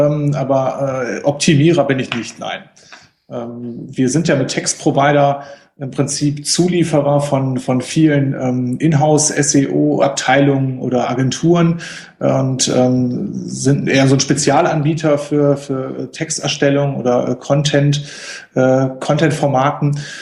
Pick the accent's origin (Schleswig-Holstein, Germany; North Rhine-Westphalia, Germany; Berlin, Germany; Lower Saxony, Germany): North Rhine-Westphalia, Germany; Ratingen; also örtlich komme ich aus Rating, das ist so zwischen Düsseldorf und Essen, das ist jetzt so geografisch.